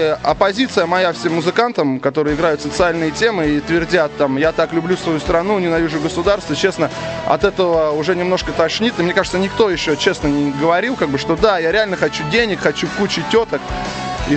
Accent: Gatchina, Leningrad Oblast, Russia; я же из Гатчины, ребята, мне это простительно.

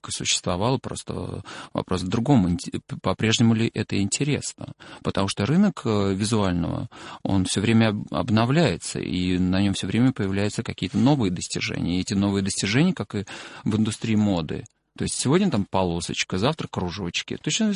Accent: Norilsk, Krasnoyarsk Krai, Russia; born there; я родился в Норильске, я очень люблю этот город

